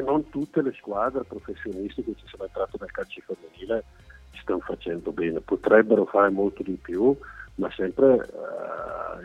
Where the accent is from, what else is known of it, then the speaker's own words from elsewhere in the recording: Brescia, Lombardy, Italy; io sono un milanista, cioè sono bresciano